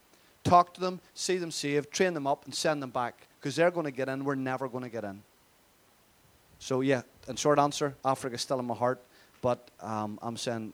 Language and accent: English; Northern Ireland, United Kingdom; Well, I'm from Northern Ireland, okay, so you speak a particular way.